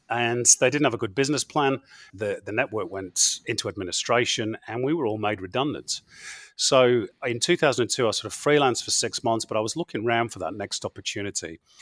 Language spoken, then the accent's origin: English; England, United Kingdom; Now, for a kid growing up in England, you know, that's something really special.